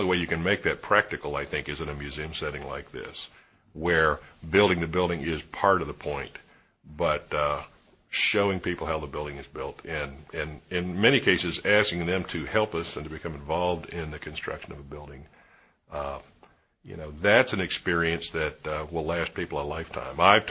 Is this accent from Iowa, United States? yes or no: no; Williamsburg, Virginia, United States; Well, I grew up in Williamsburg, and I always wanted to work for the foundation, even just for a little bit